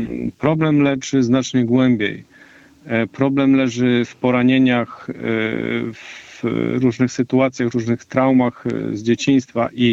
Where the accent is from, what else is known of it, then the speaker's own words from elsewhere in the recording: Bestwina, Silesian Voivodeship, Poland; Pochodzę z południa Polski, z małej wioski na Podbeskidziu, koło Bielska-Białej. Nazywa się ta miejscowość Bestwina.